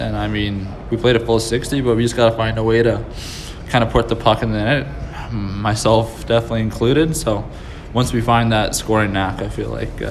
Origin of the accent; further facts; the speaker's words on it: Fort St. James, British Columbia, Canada; and I'm from Fort St. James, British Columbia.